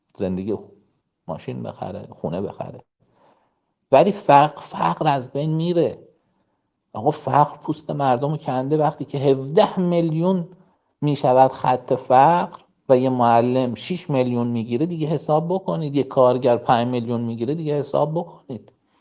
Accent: Iran; ما آلمان نیستیم، ترکیه نیستیم، ما حتی نمیدونم بلژیک نیستیم، ما ایرانیم

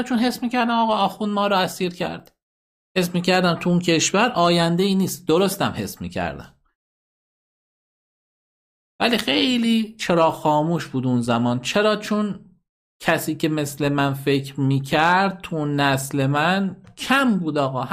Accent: Iran; ما ایرانیام

